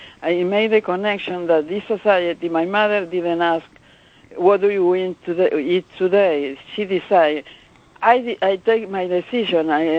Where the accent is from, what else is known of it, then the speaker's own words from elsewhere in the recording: Argentina; moved away; And I am from Argentina